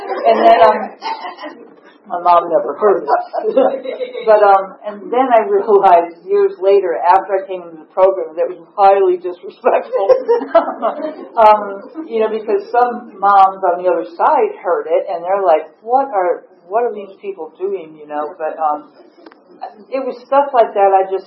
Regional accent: Illinois, United States; But I come from a family, I was born in Illinois, I was raised in Illinois. We have a family of six.

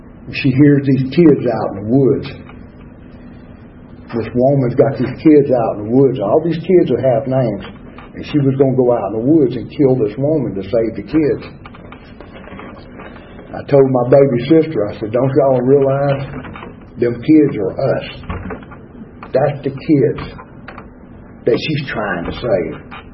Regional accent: Georgia, United States; now in Atlanta, United States; when I came up to Atlanta from South Georgia, I had three brothers and sisters that I'd never seen before. They were born up here while I lived down there.

